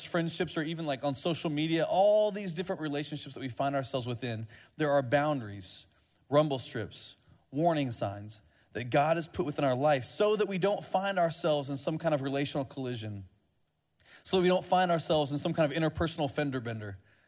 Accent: Indiana, United States; and I grew up in Indiana after I learned to drive, and I moved back to Indiana

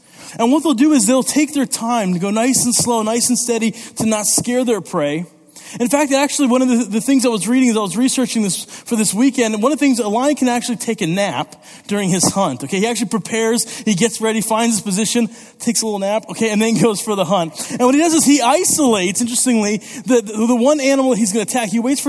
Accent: Italy; Growing up in Italy, my parents were missionaries there, and so I joined an Italian youth group when I was in high school

